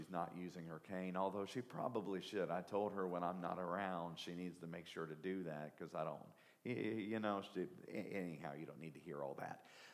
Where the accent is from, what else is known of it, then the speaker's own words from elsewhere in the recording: Appalachia, United States; My family's from Southeast Kentucky, Northeast Tennessee. We're Appalachian.